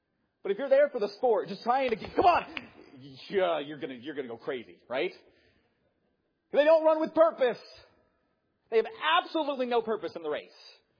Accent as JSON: {"language": "English", "region": "Pennsylvania", "country": "United States", "tie": "born there", "said": "I'm not from Ohio. But I was born in Pennsylvania. Then I went to college in Tennessee. Then I went back to Pennsylvania for a little while. And now I'm here."}